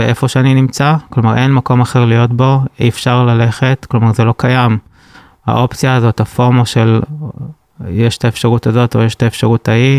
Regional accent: Tel Aviv, Tel Aviv District, Israel; אני גם גדלתי כזה בתל אביב

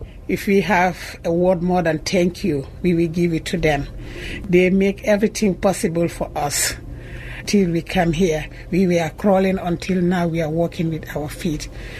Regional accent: Gambia; English is a second language; moved away as an adult; now in United States; I am from Gambia, West Africa. I came to the United States to better my future and change my life because I was going through a lot in there.

